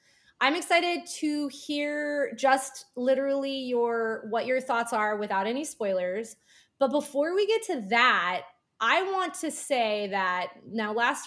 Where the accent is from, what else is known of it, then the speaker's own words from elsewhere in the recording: Alaska, United States; I'm from Alaska, and we don't get everything early like you fancy LA, California people do.